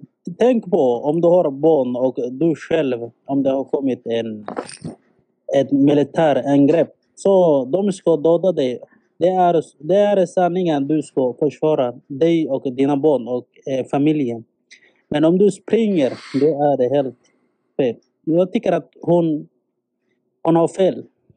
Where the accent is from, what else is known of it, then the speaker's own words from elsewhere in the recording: Somalia; now in Sweden; Jag är från Somalia.